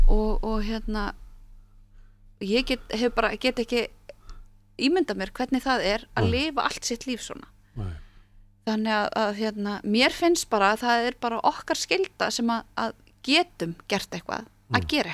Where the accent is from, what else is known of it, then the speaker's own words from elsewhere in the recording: Akureyri, Northeastern Region, Iceland; also born or lived in Strandir; now in Suðurnes, Iceland; ég segist vera strandamaður og frá Akureyri ég segi það, ég fætt þar sko. En ég er nú búin að búa lengst af ég er búin að búa 14 ár á Suðurnesjum